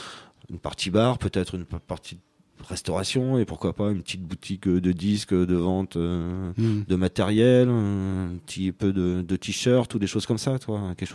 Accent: France; Nous, chez nous, en France, c'est quand même vachement plus un bar ou une salle de spectacle.

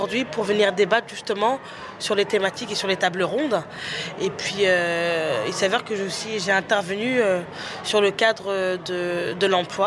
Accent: Choisy-le-Roi, Île-de-France, France; moi, effectivement, je viens de Choisy-le-Roi, dans le Val-de-Marne, dans le 94

